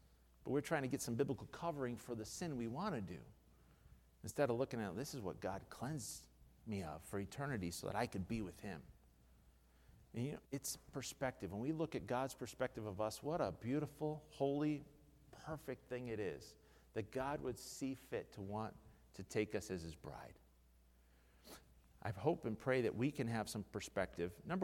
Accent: United States; I mean, this world's not my home, but I'm an American.

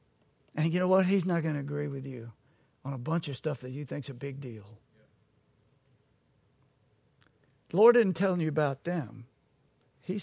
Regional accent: United States; I grew up in America.

